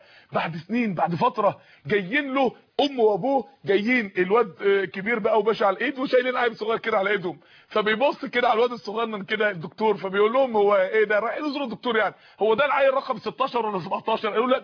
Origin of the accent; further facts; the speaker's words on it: Mansoura, Dakahlia, Egypt; عندنا اخت في المنصورة، عندنا في المنصورة